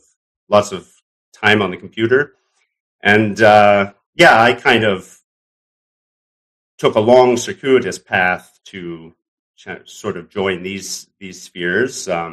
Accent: Canada; I'm a Canadian expat.

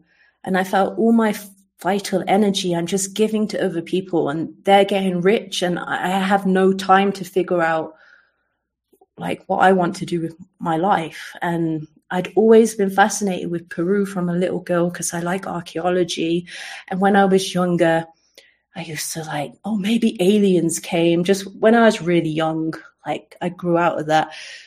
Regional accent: Coventry, West Midlands, United Kingdom; From growing up in Coventry, I finally found like there was more peace in my mind

